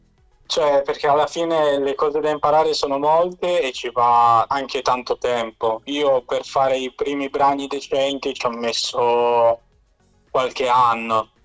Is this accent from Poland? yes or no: yes; Poland; also born or lived in Turin; now in Milan, Italy; Sì, sono nato a Torino e poi dalla tenera età ci siamo trasferiti in Polonia. E adesso vivo di nuovo a Milano. Cioè di nuovo in Italia, a Milano, perché studio qua.